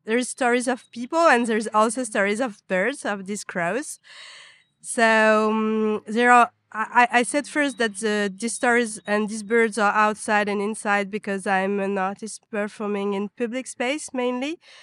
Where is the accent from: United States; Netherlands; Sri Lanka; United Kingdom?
Sri Lanka; born there; English is a second language; I'm a French artist. I was born in Sri Lanka.